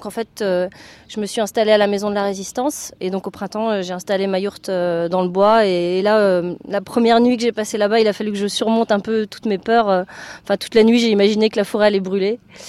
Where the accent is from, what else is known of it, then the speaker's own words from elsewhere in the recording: Brittany, France; now in Bure, France; j'avais décidé de partir de chez moi en Bretagne et j'étais partie habiter à la ZAD quelques mois.